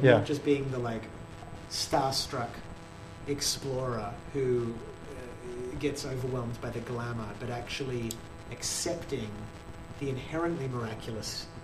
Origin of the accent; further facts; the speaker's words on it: Australia; And I did see these roots in childhood and growing up in Australia and the American sitcoms and how much they shaped.